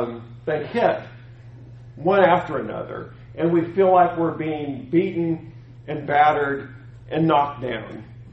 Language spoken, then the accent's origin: English; California, United States; I grew up in Southern California